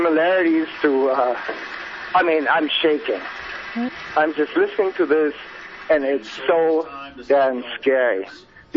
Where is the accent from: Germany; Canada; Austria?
Germany; now in United States; I'm from Germany.